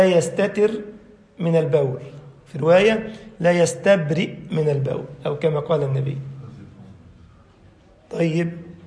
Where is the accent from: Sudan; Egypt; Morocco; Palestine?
Egypt; يعني كلمة جميلة عندنا في مصر يعني حلوة